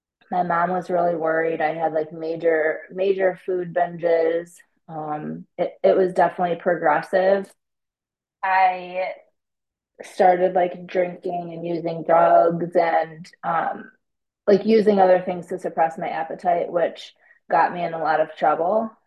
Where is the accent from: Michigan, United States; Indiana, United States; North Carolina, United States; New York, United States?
Michigan, United States; now in California, United States; I grew up in Michigan, which is in the Midwest of the US.